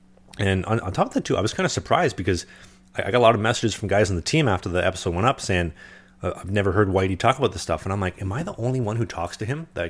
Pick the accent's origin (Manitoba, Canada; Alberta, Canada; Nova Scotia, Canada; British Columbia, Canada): Manitoba, Canada; Winnipeg; he's from Winnipeg. I'm from Winnipeg.